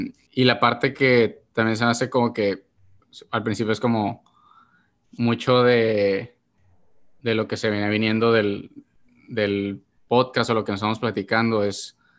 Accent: Mexicali, Baja California, Mexico; Bueno, soy de Mexicali, Baja California. Tengo 29 años.

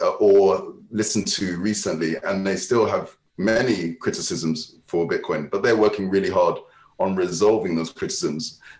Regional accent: United Kingdom; We're both being British and polite.

